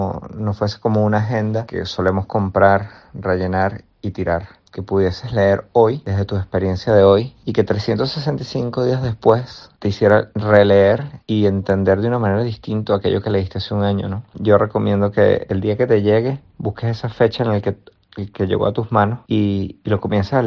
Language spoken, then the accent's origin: Spanish; Venezuela; moved away as an adult; now in Spain; Un inmigrante venezolano que está aquí en España huyendo de una realidad absurda que tenemos en mi país, Venezuela